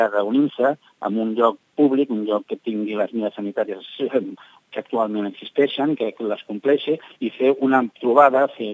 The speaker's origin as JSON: {"language": "Catalan", "region": "Catalonia", "country": "Spain", "said": "som gent del Maresme que estem treballant des de fa molts anys"}